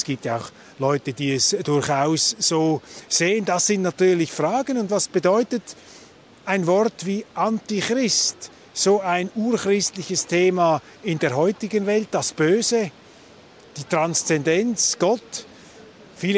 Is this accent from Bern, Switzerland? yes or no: no; Zurich, Switzerland; Als Zürcher Zwinglianer